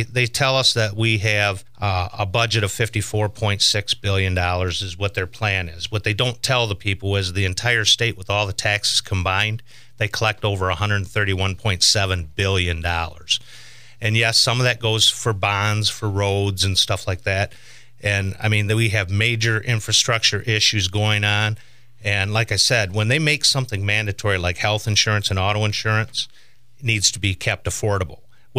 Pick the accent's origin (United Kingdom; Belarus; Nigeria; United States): United States; Flint, Michigan; also born or lived in Saginaw; Well, originally, I was born in Saginaw, Michigan. I grew up in Flint.